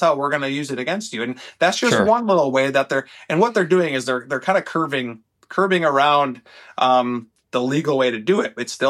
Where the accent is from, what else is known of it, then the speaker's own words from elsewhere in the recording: Wisconsin, United States; Even though I'm from Wisconsin, I have every right to go down there, buy my license, and hunt that water.